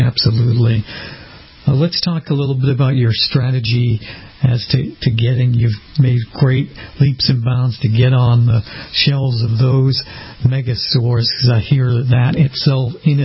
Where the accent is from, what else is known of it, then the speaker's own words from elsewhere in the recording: Boston, Massachusetts, United States; moved away as an adult; now in Florida, United States; And I know I'm presently living in Florida, but I'm from Boston. I've only been down here for a few years and don't know how much longer I'll be down here.